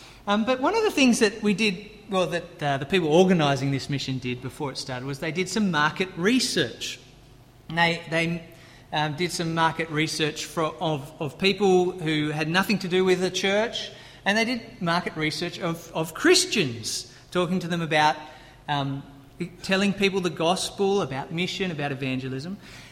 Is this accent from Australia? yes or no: yes; Australia; If you hadn't picked up my accent, I'm from Australia originally.